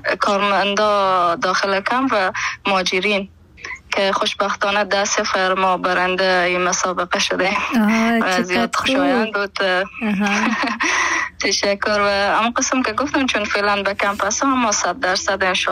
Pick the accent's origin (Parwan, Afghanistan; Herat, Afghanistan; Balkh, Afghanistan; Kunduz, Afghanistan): Herat, Afghanistan; من از هرات باستان خانه مامونجا بو زندگی میکردم اهل هرات هستم.